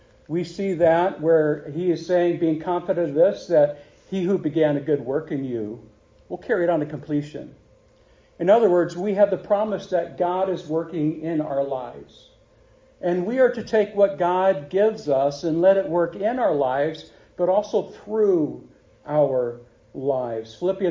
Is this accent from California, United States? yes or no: no; St. Louis, Missouri, United States; I was not a fit for that congregation. I grew up in St. Louis. This was a small town.